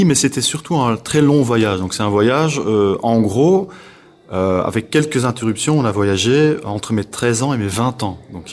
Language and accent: French; Belgium; on est de Belgique.